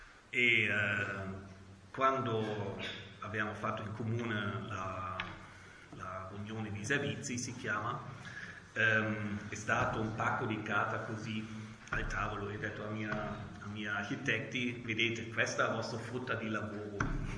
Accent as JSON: {"language": "Italian", "country": "Germany", "second_language": "Italian", "lives_now": "Italy", "said": "Allora sono europeo, sono tedesco e mi serve di timbri"}